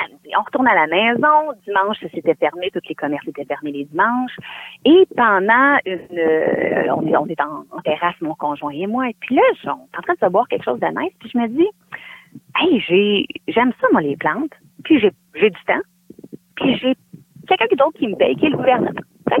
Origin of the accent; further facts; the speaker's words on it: Carignan, Quebec, Canada; et puis moi, je suis de Carignan.